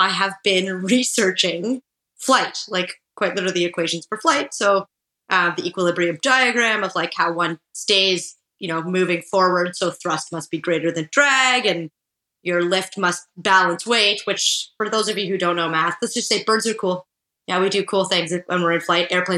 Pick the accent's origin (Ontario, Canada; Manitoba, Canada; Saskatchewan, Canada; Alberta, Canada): Ontario, Canada; Toronto; I grew up in Toronto